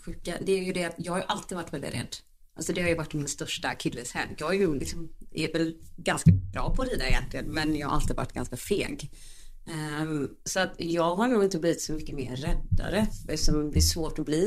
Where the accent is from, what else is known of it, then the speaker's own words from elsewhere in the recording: Onsala, Halland County, Sweden; Jag är ursprungligen från Onsala, en ort utanför Göteborg.